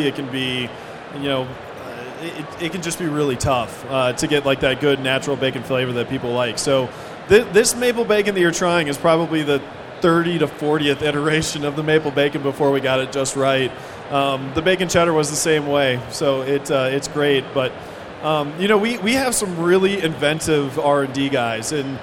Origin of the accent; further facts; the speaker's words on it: Madison, Wisconsin, United States; I'm originally from Madison